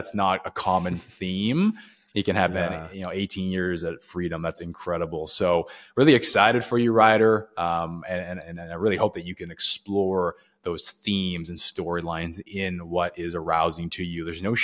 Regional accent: Maple Ridge, British Columbia, Canada; also born or lived in Coquitlam; now in Halifax, Canada; I'm from Maple Ridge, British Columbia, near Vancouver. When I moved to Halifax, I was living in Coquitlam, so I don't know where you're

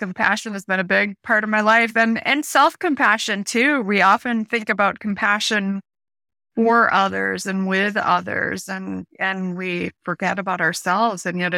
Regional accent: Chicago, Illinois, United States; So I grew up in Chicago, and when I was 18, I lost my dad to suicide.

